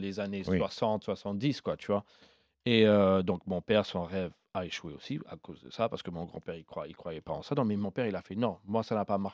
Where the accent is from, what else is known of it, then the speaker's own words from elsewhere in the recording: Ethiopia; je suis né en Éthiopie, père grec-éthiopien, mère italienne-érythréenne.